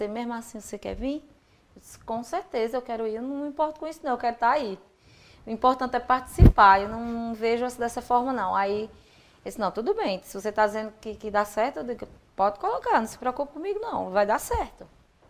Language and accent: Portuguese; São Domingos do Cariri, Paraíba, Brazil; Isso foi lá na minha cidade de São Domingos do Cariri, no São João de lá.